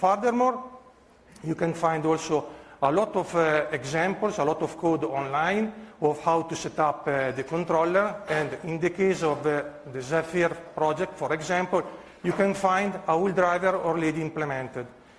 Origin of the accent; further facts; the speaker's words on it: Italy; English is a second language; and I come from Italy.